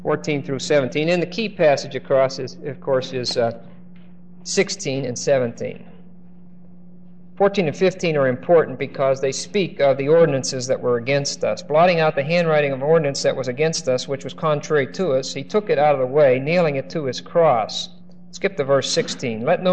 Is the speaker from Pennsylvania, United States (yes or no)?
yes; Pennsylvania, United States; I don't know if it's still true in my home state in Pennsylvania, but it was called the Sabbath, and there were laws in Pennsylvania about Sundays and so on. When I was a boy, they had liquor stores in Pennsylvania.